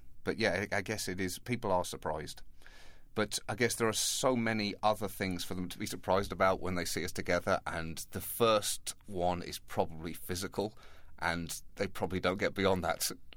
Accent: United Kingdom; basically 3 decades of being British

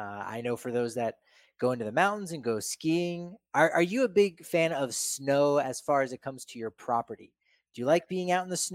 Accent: New Jersey, United States; where I grew up in New Jersey

